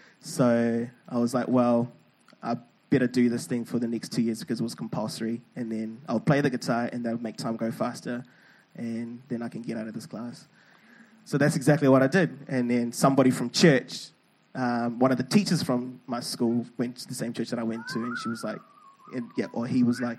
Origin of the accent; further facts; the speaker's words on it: Zimbabwe; It's like, from where I'm from Zimbabwe, by the way.